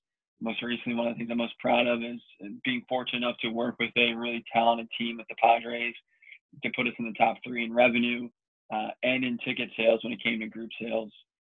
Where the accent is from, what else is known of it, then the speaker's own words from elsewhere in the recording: Stroudsburg, Pennsylvania, United States; I'm from Northeast Pennsylvania, Stroudsburg, Pennsylvania. Went to school in New York, which is 2.5 hours away.